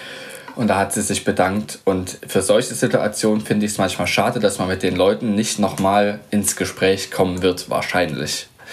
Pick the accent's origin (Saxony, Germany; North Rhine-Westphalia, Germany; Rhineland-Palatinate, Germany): Saxony, Germany; Leipzig; born there; ebenfalls gebürtig in Leipzig. Allerdings jetzt nicht mehr da wohnhaft